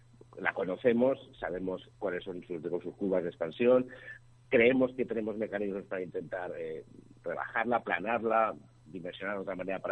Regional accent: Spain

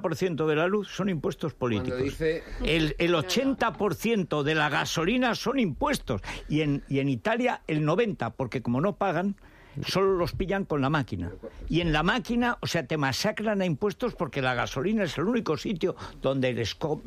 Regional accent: Tremedal, Aragon, Spain; aparece un canal que viene desde el Tremedal, desde mi pueblo, hasta Cella

